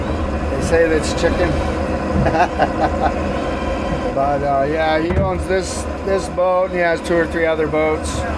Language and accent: English; Puyallup, Washington, United States; also born or lived in Neah Bay; My dad, I'm originally from Puyallup.